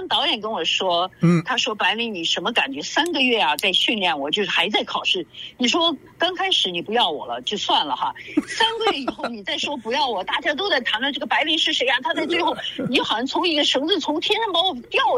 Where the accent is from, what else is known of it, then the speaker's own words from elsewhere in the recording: China; now in United States; 我是一个土生土长的中国人，在这里我英文也不会，完全就是中国从中国来的，